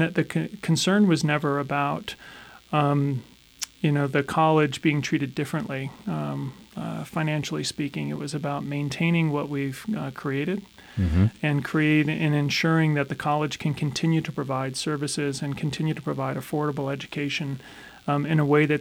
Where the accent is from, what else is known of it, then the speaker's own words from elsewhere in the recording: Denver, Colorado, United States; For me as a kid growing up in Denver, the world ended in Aurora, and then I didn't even know that there was a place called Parker, Colorado